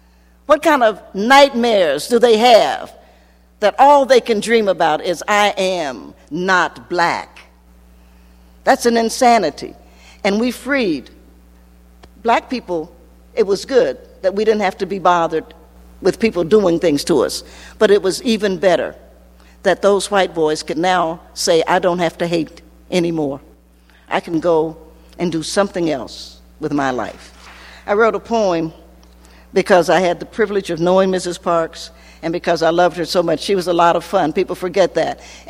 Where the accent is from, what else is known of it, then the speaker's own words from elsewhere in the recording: Southern United States, United States; I am a Southerner.